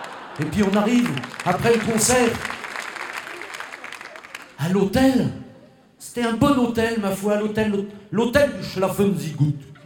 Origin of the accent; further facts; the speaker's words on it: Brittany, France; ça a été peint chez nous en Bretagne, à Pont-Aven, en 1888.